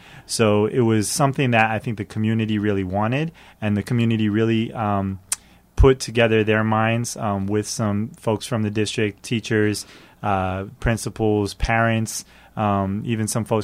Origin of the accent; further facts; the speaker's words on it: Ohio, United States; also born or lived in New York City, United States / New Mexico; So it's nice because I'm from Ohio, so it's nice to return to Ohio